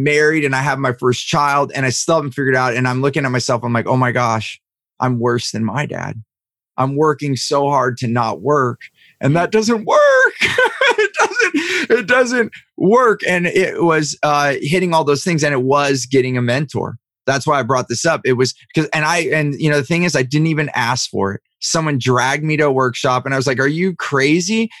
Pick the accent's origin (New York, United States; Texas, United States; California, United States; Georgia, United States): California, United States; You know, I grew up in Silicon Valley